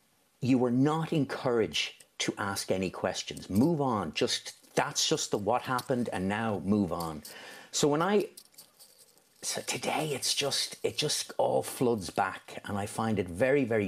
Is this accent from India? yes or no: no; Dublin, Leinster, Ireland; born there; I was born in 1968 in St. Patrick's on the Navan Road